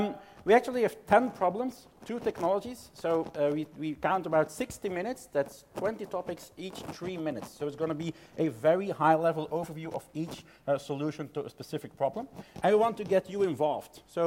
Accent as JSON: {"language": "English", "country": "Belgium", "said": "So I'm coming from Belgium"}